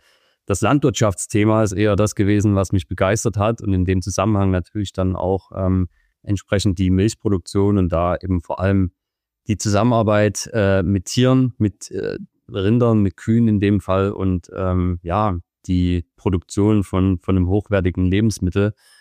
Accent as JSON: {"language": "German", "town": "Chemnitz", "region": "Saxony", "country": "Germany", "tie": "born there", "said": "mittlerweile 34 Jahre alt, komme ursprünglich gebürtig aus Karl-Marx-Stadt, der Stadt mit 3 O. War, glaube ich, 18 Tage nachdem ich geboren bin, dann die Umbenennung in Chemnitz."}